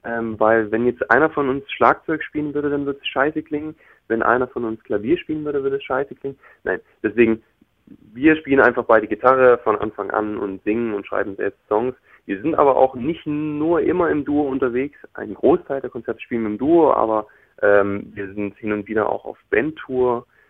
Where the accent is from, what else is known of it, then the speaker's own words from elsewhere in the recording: Leipzig, Saxony, Germany; Also wir sind ja aus Leipzig und wir haben hier auch angefangen Musik zu machen